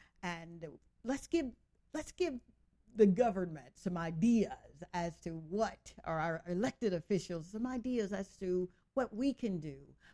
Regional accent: Mississippi, United States; Oh, come on, so, I'm from Mississippi.

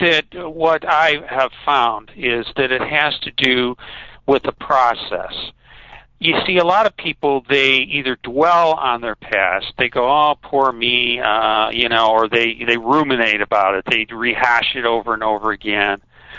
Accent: Chicago, Illinois, United States; now in Scottsdale, United States; I'm originally from Chicago.

